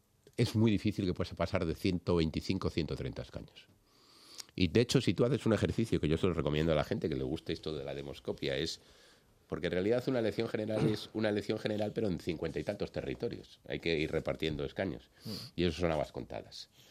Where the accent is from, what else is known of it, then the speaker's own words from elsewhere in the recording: Asturias, Spain; En Asturias, en mi tierra, uno el PSOE para arriba.